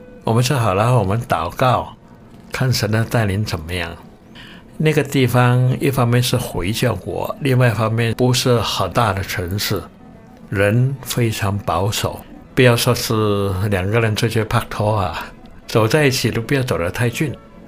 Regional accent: Malaysia; 还好我是马来西亚的公民

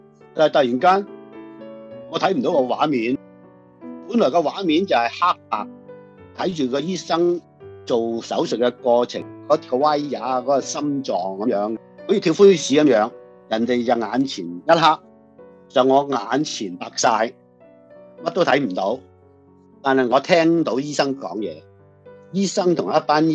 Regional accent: China; 我哋中国人咧好多时都识讲，

